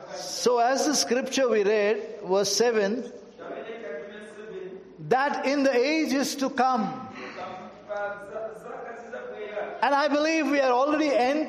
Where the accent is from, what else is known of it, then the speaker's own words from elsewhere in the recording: India; English is a second language; I come from India, and India is a land where there is full of all kind of rituals